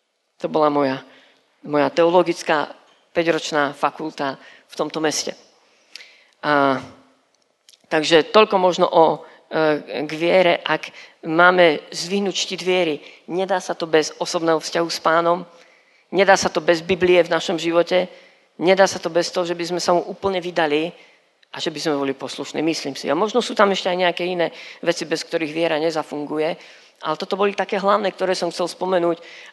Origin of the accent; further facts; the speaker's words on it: Banská Bystrica Region, Slovakia; Vyrastal som blízko Lučenca.